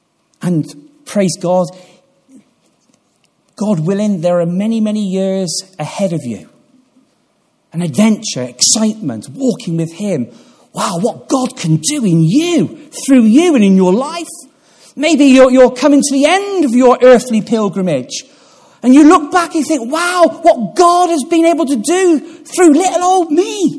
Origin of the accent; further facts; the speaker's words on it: Gloucester, South West England, United Kingdom; In Trinity Baptist Church, where I grew up in Gloucester